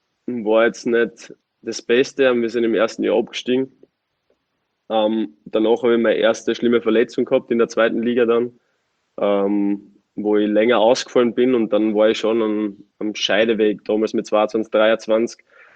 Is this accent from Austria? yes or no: yes; Austria; als Österreicher